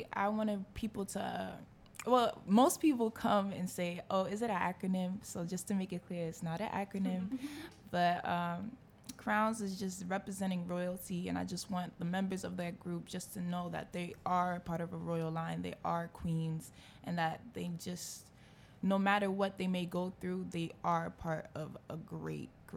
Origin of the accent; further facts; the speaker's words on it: Boston, Massachusetts, United States; I'm born and raised in Boston.